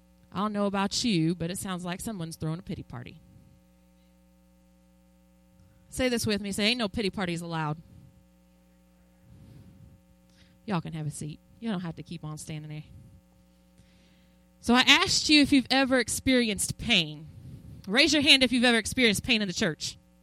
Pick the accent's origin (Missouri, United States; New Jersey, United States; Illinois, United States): Illinois, United States; also born or lived in North Dakota; I was born in the North Dakota, but I was raised in Illinois with my father and my mother